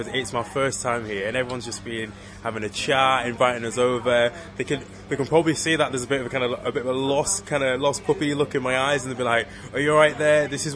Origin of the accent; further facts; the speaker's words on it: Hull, Yorkshire and the Humber, United Kingdom; I come from Hull, people can actually make some of themselves